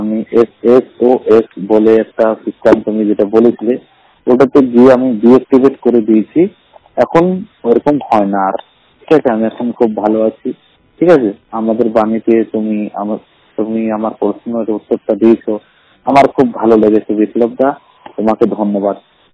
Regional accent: Allahabad, Uttar Pradesh, India; আমার বাড়ি হলো ইলাহাবাদ।

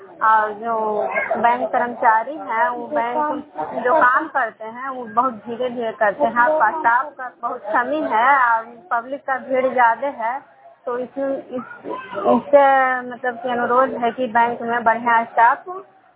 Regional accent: Vishnupur, Bihar, India; मैं विष्णुपुर ग्राम नालंदा जिला नगर नवसा प्रखंड के निवासी हूँ।

